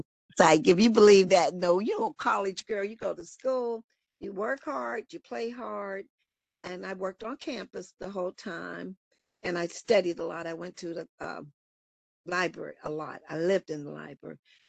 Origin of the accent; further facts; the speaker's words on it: Youngstown, Ohio, United States; Well, I grew up in north side of Youngstown. I graduated from V. Rand School, class of 72, and then I went on to Youngstown State University.